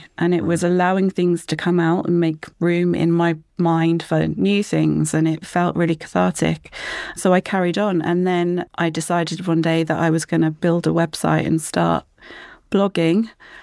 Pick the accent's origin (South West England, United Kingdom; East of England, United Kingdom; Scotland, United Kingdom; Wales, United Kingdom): South West England, United Kingdom; Plymouth; we moved back to Plymouth. I'm a Plymouth girl, but I moved away for a while.